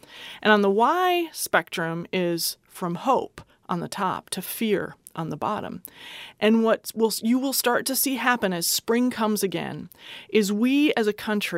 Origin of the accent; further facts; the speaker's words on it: Midwest, United States; maybe it's because I'm a Midwesterner, but we really have hard seasons in the Midwest.